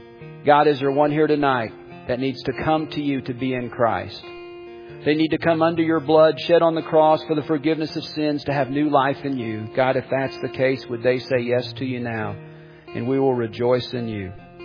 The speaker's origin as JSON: {"language": "English", "region": "the Ozarks", "country": "United States", "said": "I'm from the Ozarks."}